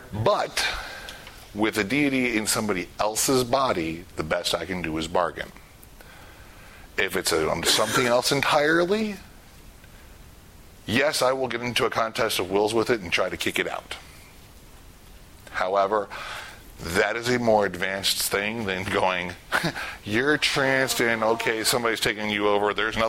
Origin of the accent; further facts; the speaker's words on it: Michigan, United States; born there; also born or lived in California / Texas / Louisiana / Maryland; I am actually, originally I was born in Michigan, and we moved around a great deal. I have been to California, to Texas, to Louisiana, to Maryland, and I'm back in Maryland.